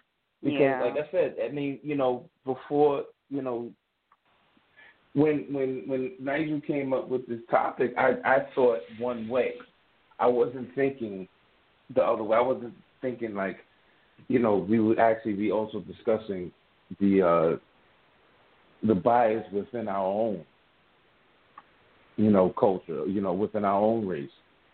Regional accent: Astoria, New York, United States; I grew up in Astoria. I have more Greek friends than black friends.

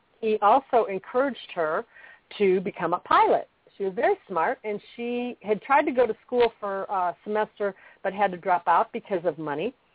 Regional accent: Chicago, Illinois, United States; She moved to Chicago. That's my hometown.

